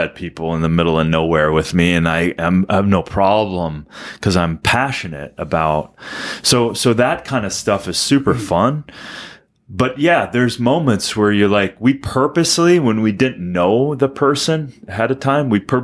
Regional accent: Minnesota, United States; It's 35 minutes from my hometown. Mm. Like I got my first Cannondale road bike there. I raced BMX on the track in Albert Lea. So it's like, those are my people.

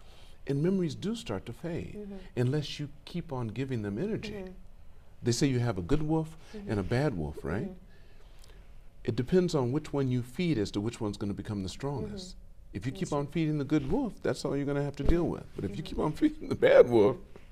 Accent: California, United States; I'm from California, so I spoke different.

